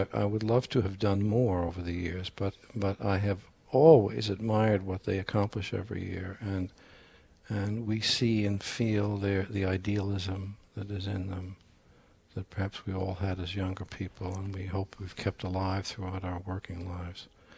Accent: California, United States; moved away; because I come from the West Coast where things tend to be arid and dry and it's a different topography and so on.

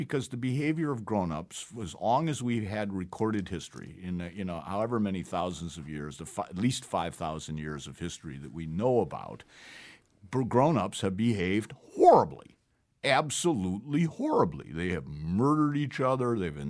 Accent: Toledo, Ohio, United States; I come from the middle of the country. I come from Toledo, Ohio. My family actually did. I looked it up. My family actually did have the median income in the early 50s.

